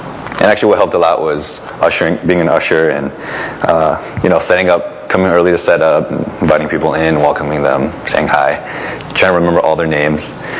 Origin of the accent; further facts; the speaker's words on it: Fremont, California, United States; Who am I? … I'm from Fremont. I grew up in an Asian household.